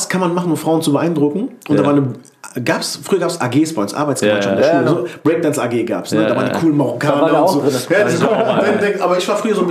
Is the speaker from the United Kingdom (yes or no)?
no; Mainz-Kostheim, Hesse, Germany; ich komme aus Mainz-Kostheim, aber ich sage mal Wiesbaden.